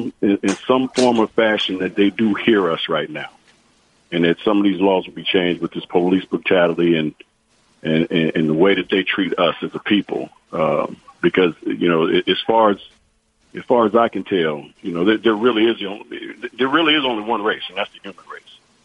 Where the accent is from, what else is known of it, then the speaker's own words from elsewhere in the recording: Inglewood, California, United States; Oh, absolutely. Like you said, I grew up in Inglewood, you know, so I've been pulled over numerous times.